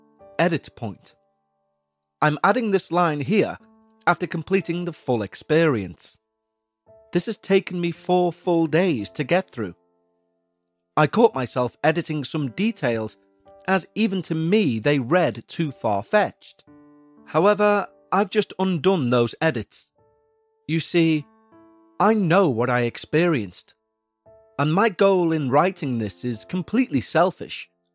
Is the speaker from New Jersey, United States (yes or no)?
yes; New Jersey, United States; born there; I was born in Sussex County, New Jersey, near the backwater of Swan Lake.